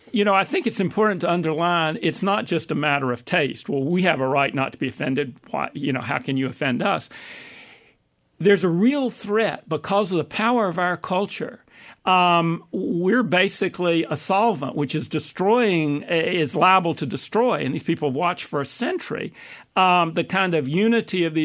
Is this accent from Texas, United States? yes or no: no; Hickory, North Carolina, United States; I grew up in Hickory, North Carolina.